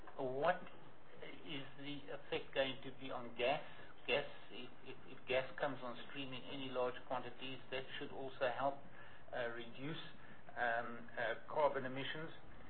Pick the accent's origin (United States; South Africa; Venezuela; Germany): South Africa; Free State; You see, I come from the States, the Free State